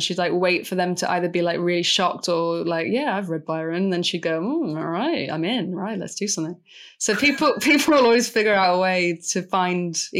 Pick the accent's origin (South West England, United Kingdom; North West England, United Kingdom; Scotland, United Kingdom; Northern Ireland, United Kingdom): North West England, United Kingdom; Manchester